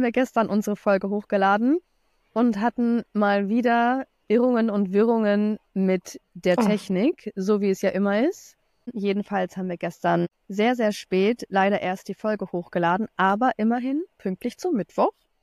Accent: Germany; moved away as an adult; Ich bin ja privilegiert in Deutschland aufgewachsen und habe keinen Akzent.

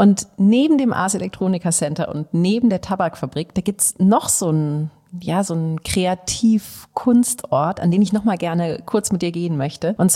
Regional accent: Northern Germany, Germany; Also hier hängen ja auch Werke von Emil Nolde, den kennen wir als Norddeutsche sehr gut

